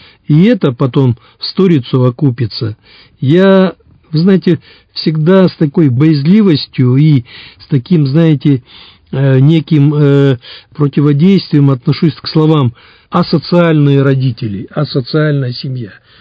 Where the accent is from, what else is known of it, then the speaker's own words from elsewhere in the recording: Sakhalin Oblast, Russia; Хотя я сам с Сахалина, там рыбалка.